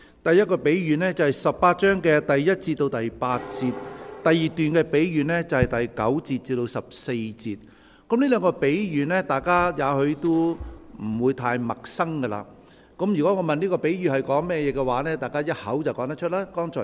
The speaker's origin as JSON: {"language": "Cantonese", "country": "Hong Kong", "said": "好似我哋香港人嚟嘅咧，都知道咩叫太平绅士啦"}